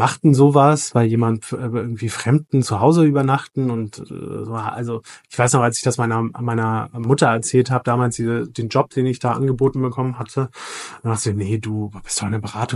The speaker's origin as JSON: {"language": "German", "region": "Hamburg", "country": "Germany", "tie": "born or raised there", "lives_now": "Berlin, Germany", "said": "gebürtiger Hamburger, werde dieses Jahr 40 Jahre alt"}